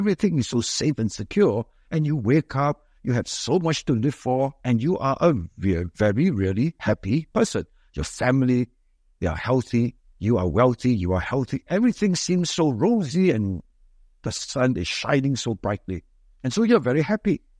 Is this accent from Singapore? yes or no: yes; Singapore; But when I talked to my American friends about Singapore, I was pretty proud of Singapore because of our advancement.